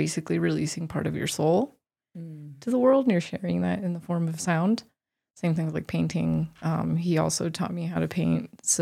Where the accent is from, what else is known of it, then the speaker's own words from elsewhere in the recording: Leadville, Colorado, United States; also born or lived in Mexico; So I was born in Mexico, raised in Leadville, Colorado.